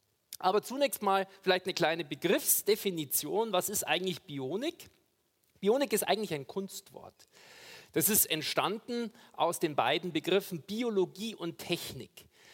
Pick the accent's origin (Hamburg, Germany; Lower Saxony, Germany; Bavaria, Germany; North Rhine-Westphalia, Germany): Bavaria, Germany; Regensburg; born there; also born or lived in Chicago; Ich bin gebürtiger Regensburger. Ich habe in Regensburg Biochemie studiert, habe mich dann Richtung USA aufgemacht, um da einige Jahre in Chicago zu arbeiten.